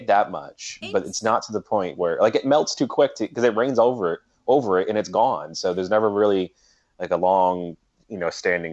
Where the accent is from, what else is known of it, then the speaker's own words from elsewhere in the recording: New York, United States; also born or lived in Denver; I'm just jaded because like I'm from New York and I lived in Denver and that's where I'm going to.